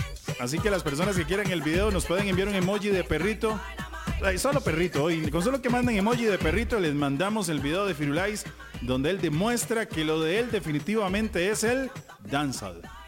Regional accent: Costa Rica; es una de las cosas en las cuales estamos de acuerdo como costarricenses

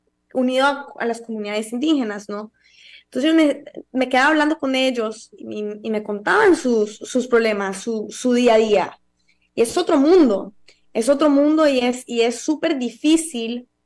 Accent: Costa Rica; me esté hablando a mí, que soy de Costa Rica, donde inventamos el ecoturismo, todos estos términos.

